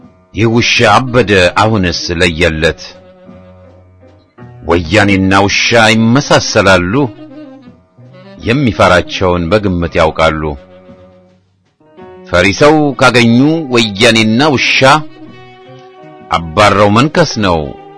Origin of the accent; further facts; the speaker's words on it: Oromia, Ethiopia; እኔ ተወልጄ ያደግኩት በኢሉባቦር ነው። ኦሮሞ ነኝ። በኦሮሞነቴ በኢትዮጵያዊነቴም ኩሩ ነኝ።